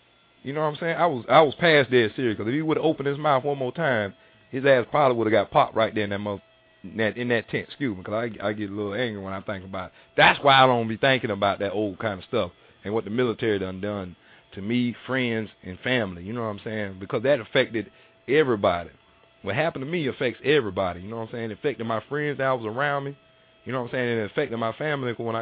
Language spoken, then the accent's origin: English; Southern United States, United States; I said, man, I'm from the South, brother. I'm from the South.